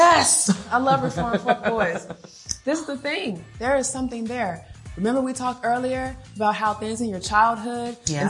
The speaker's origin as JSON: {"language": "English", "country": "United States", "said": "I'm from America and I'm here in Nigeria"}